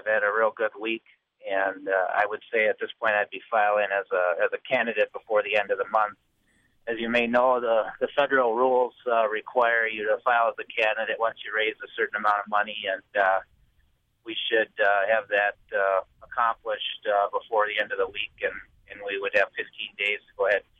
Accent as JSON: {"language": "English", "town": "Buffalo", "region": "Minnesota", "country": "United States", "tie": "born or raised there", "lives_now": "St. Cloud, United States", "said": "I grew up in Buffalo on a farm out in Maple Lake Township, and I live in St. Cloud now and raised my family and in St. Cloud."}